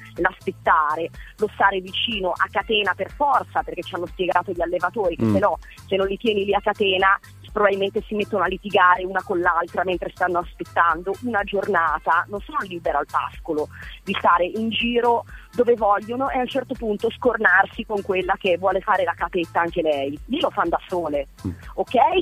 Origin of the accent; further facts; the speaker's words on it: Milan, Lombardy, Italy; io sono milanese